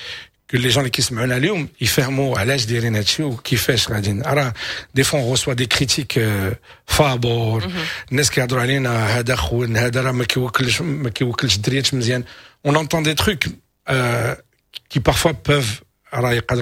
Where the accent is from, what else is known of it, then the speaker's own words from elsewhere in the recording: Morocco; ملي جيت من المغرب بلادي بغيت نزيد فيه